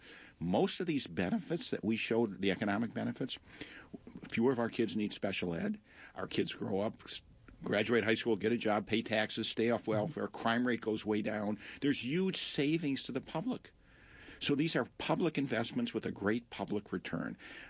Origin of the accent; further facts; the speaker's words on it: Detroit, Michigan, United States; Now, I'm from Detroit, so keep that in mind.